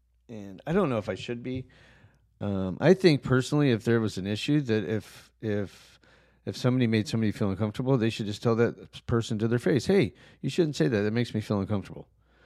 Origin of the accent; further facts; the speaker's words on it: Oklahoma City, Oklahoma, United States; born there; I was born in Oklahoma City.